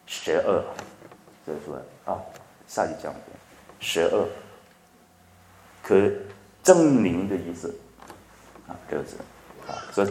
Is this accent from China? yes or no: yes; China; 我们中国人就用这个名词叫因缘啊